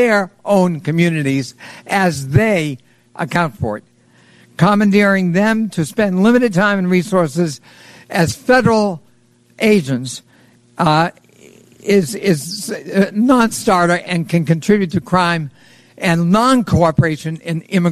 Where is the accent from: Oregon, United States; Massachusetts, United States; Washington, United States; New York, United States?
Massachusetts, United States; Boston; Boston is my hometown, and I'm glad to welcome our mayor, Mayor Wu, and her one-month-old baby here today.